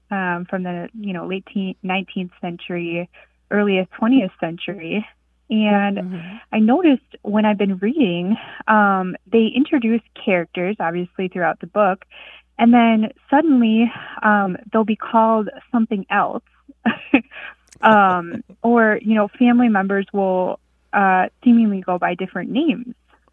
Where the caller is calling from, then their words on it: Marquette, Michigan, United States; I'm calling from Marquette, Michigan.